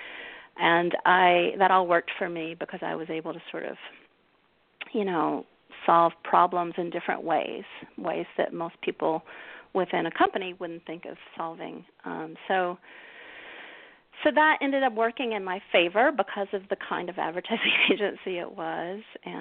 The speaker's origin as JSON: {"language": "English", "region": "the South", "country": "United States", "tie": "born or raised there", "said": "I grew up in the South, and it was the 70s"}